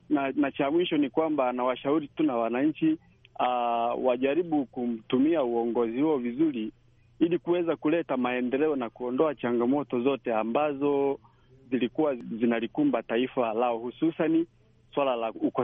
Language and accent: Swahili; Kahama, Shinyanga, Tanzania; natokea Kahama, Shinyanga, Tanzania.